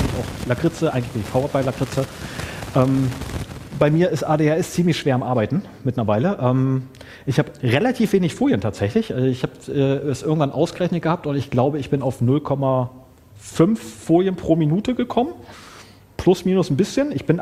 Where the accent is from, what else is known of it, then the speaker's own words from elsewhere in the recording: Braunschweig, Lower Saxony, Germany; Ich komme aus Braunschweig.